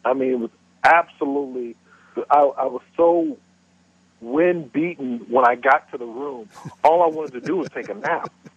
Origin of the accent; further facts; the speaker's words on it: York, Pennsylvania, United States; He did York Country Club. I grew up in York, Pennsylvania.